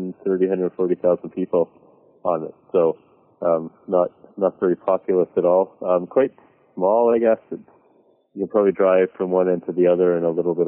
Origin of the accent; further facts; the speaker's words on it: Calgary, Alberta, Canada; I grew up in Calgary, which is in Alberta, which is one province over from BC. It's just north of Montana.